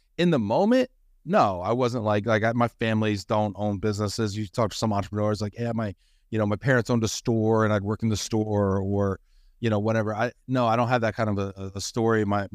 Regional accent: White Plains, New York, United States; also born or lived in Dallas, Texas; I was born in Dallas, Texas. I was born in Dallas, but I grew up in New York. I grew up in White Plains, New York, in Westchester County, for those of you who don't know, just north of the city.

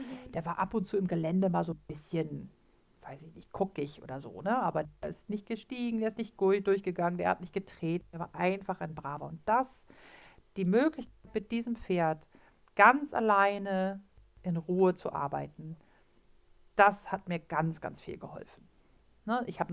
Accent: Bleckede, Lower Saxony, Germany; Scharnebeek ist von meinem Heimatort Blickede so was bei halbe Stunde Autofahrt entfernt

